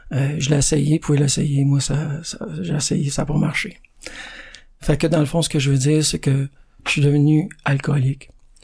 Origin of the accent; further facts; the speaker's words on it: Boucherville, Quebec, Canada; born there; Moi, je suis né à Boucherville. Je suis le dernier de 4 gars.